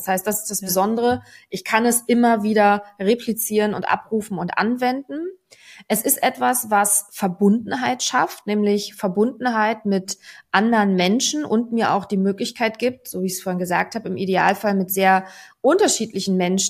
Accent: Berlin, Germany; now in Hamburg, Germany; Ich bin Berlinerin im Herzen und zugezogene Hamburgerin. Früher war für mich nicht klar, was der Unterschied zwischen Heimat und Zuhause ist. Heute weiß ich es auf jeden Fall. Berlin ist meine Heimat und Hamburg ist mein Zuhause.

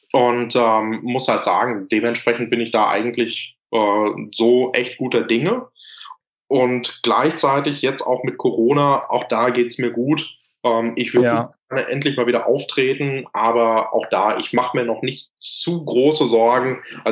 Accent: Lüdenscheid, North Rhine-Westphalia, Germany; Hier in Lüdenscheid, wo ich herkomme

